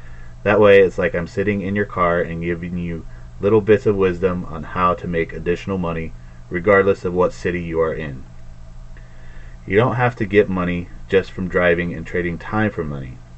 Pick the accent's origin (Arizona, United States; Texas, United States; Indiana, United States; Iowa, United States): Indiana, United States; I was born and raised in Indiana, and I left for the Air Force basic training 3 months after my 18th birthday.